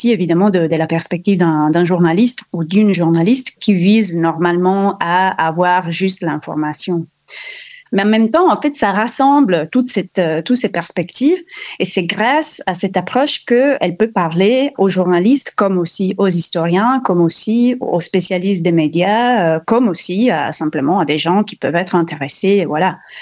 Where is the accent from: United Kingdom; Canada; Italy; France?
Italy; accent: Italian; French is a second language; je suis italienne et justement, je pense que mon accent m'est trahi, je vais faire de mon mieux, mais normalement les gens aiment l'accent italien, donc ça devrait aller. Et j'ai fait mes études en Italie, à Bologne